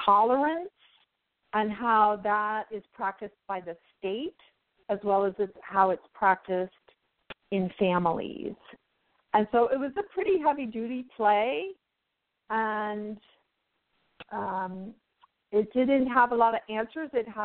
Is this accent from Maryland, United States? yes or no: no; San Francisco, California, United States; I did, yes. Born and raised in San Francisco.